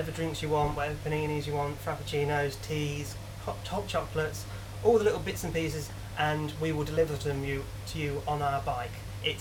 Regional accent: East Midlands, United Kingdom; I'm from Lincolnshire and I wanted to do something for the local town

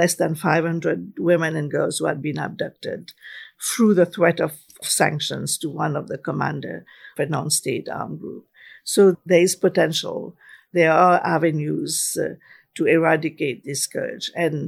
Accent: Mauritius; In my home country, Mauritius.

